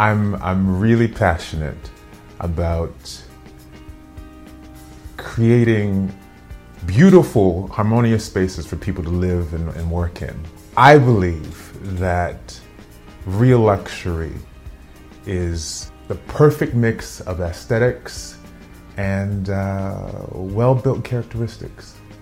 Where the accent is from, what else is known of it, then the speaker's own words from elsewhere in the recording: New York, United States; I'm a New Yorker. I live in Brooklyn.